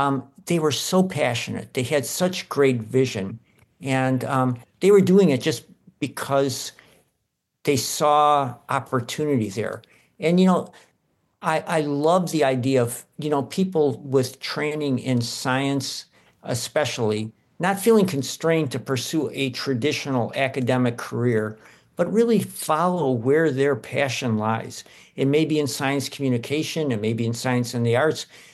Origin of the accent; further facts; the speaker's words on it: Detroit, Michigan, United States; So I grew up in Detroit, Michigan, in the city, and my dad was an electrician, worked for General Electric and Chrysler in the factories there.